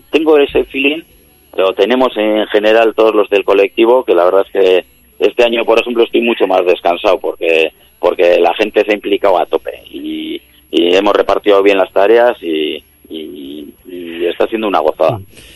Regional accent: Bilbao, Basque Country, Spain; now in Gipuzkoa, Spain; todo el mundo sabe que soy de Bilbao.

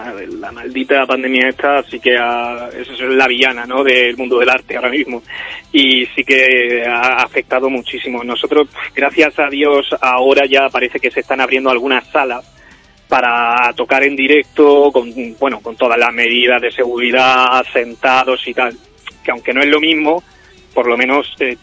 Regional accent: Murcia, Region of Murcia, Spain; nosotros somos de Murcia

